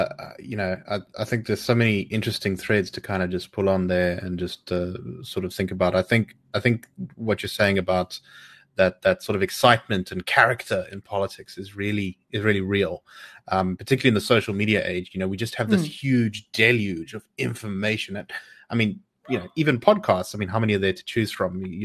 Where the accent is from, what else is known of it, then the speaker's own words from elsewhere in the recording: Johannesburg, Gauteng, South Africa; now in Cape Town, South Africa; I'm from Joburg, you know. Yes, I've run away to Cape Town now, but I've always thought that it was, you know, I've always thought of it as home